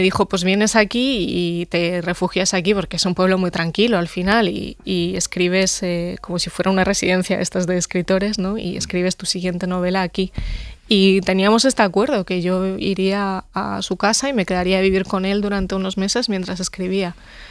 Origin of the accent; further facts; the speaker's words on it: Region of Murcia, Spain; refugiarme en los libros de la biblioteca de mi pueblo, en Murcia